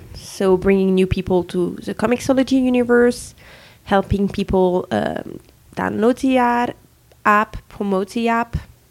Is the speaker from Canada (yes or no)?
no; France; I'm from France.